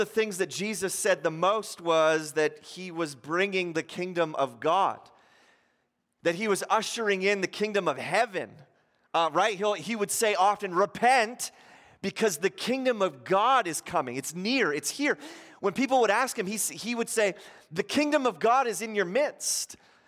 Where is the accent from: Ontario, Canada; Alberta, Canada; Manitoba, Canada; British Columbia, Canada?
Ontario, Canada; Ottawa; I grew up in Ottawa